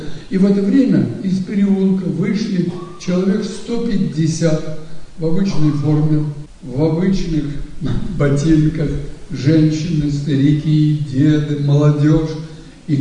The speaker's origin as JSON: {"language": "Russian", "town": "Stryba", "region": "Odesa Oblast", "country": "Ukraine", "lives_now": "Moscow, Russia", "said": "Мы с Украины, отец и мать, жили под Винницей в селе Стрыба Котомского района Одесской области и занимались животноводством."}